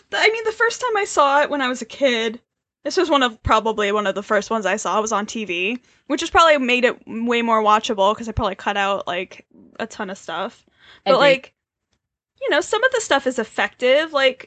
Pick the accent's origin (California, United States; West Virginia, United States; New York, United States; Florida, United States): New York, United States; And we're from New York, so, mm-hmm. like, we're well aware.